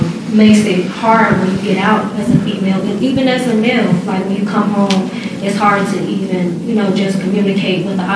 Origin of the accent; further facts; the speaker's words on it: Chicago, Illinois, United States; I am also one of the co-founders of Brave Initiative. I'm 25 years old. I was born and raised in Chicago, of course.